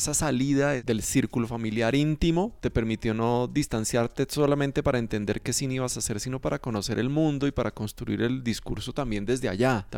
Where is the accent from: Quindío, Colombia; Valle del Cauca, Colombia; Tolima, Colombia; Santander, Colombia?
Valle del Cauca, Colombia; Cali; Yo soy caleño